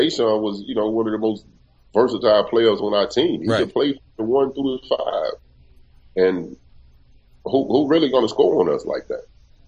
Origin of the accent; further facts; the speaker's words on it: Alabama, United States